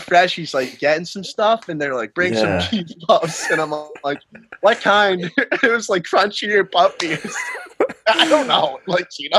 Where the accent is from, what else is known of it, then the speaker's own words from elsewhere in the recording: Massachusetts, United States; Well, I'm from Mass.